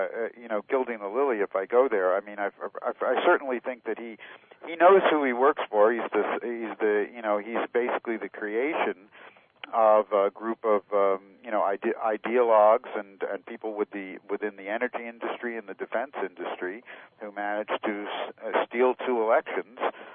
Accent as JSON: {"language": "English", "region": "Vermont", "country": "United States", "tie": "born or raised there", "said": "I'm happy to say that the delegation from my home state in Vermont has been in the leadership."}